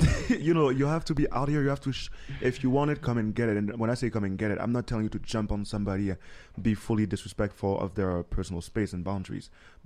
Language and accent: English; Canada; also born or lived in United States; Just staring because I'm French Canadian and American, so you have to add a little Frenchness to it.